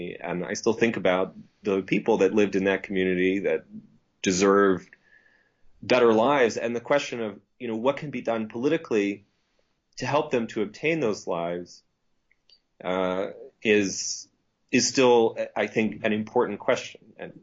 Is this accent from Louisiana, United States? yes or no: no; Iowa, United States; also born or lived in Stanford; I grew up in Iowa and did well in school and so on, and ended up going to Stanford to do my undergraduate work